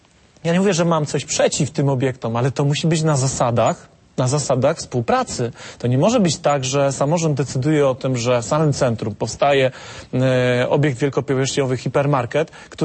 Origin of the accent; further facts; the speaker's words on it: Silesian Voivodeship, Poland; Jesteśmy ze Śląska Górnego i chcę powiedzieć...